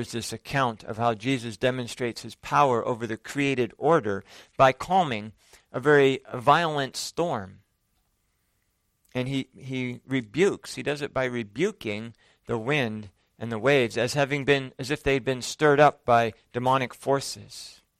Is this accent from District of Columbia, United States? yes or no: no; Conroe, Texas, United States; If someone from another state asks you where you're from, I often say, from Houston. But if somebody from Houston asks me where I'm from, then I say, well, I'm from Conroe.